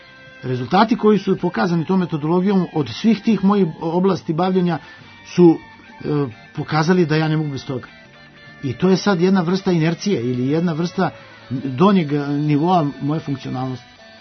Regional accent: Šabac, Šumadija and Western Serbia, Serbia; pošto sam rastao u Šapcu.

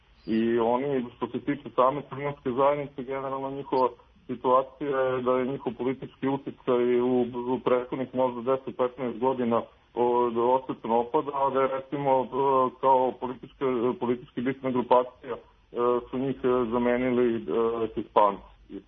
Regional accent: Serbia

